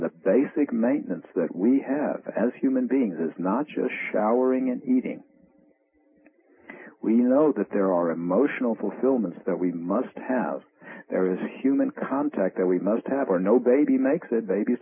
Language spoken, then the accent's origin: English; United States; I don't forget taxes. I'm an American.